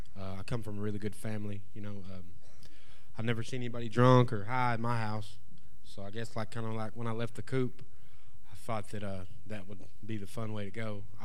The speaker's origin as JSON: {"language": "English", "town": "Waxahachie", "region": "Texas", "country": "United States", "said": "I'm from Waxahachie, Texas."}